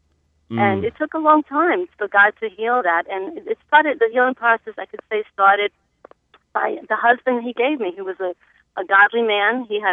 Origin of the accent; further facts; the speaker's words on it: Italy; now in United States; You know, we come from Europe, we come from Italy. And, so that when we came to America, the best thing that happened to us is that somebody led my mom to the Lord